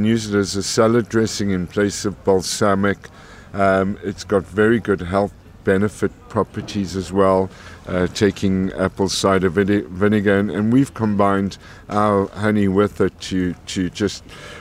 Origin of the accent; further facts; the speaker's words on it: South Africa; moved away as an adult; now in United Kingdom; I'm South African, and I came to the UK in 1999.